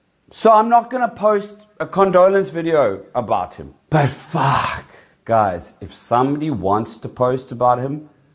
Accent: South Africa; I'm South African.

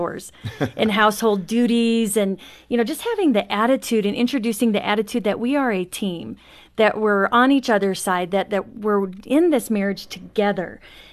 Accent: Phoenix, Arizona, United States; We were raised in Phoenix, Arizona.

